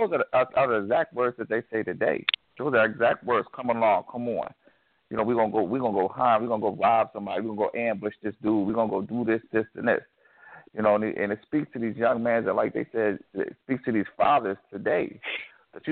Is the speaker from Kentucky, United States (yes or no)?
no; New York, United States; I know I grew up in a really tough area growing up in New York